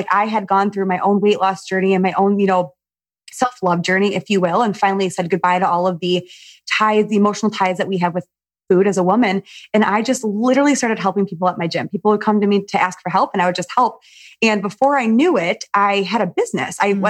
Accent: Michigan, United States; you and I have something in common where we're from Michigan and in the Midwest

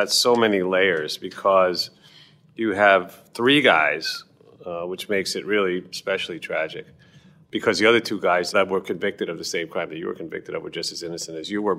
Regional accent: New York, United States; Which makes it personal to me as a New Yorker, a lifelong New Yorker.

